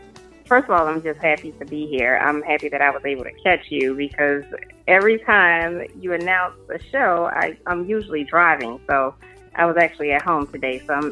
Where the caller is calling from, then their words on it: Conyers, Georgia, United States; I'm calling you from Conyers, Georgia.